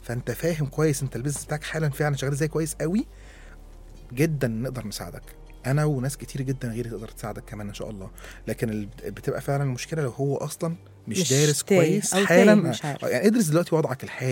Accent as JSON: {"language": "Arabic", "country": "Egypt", "said": "لا احنا مصريين جامدين في الحتة"}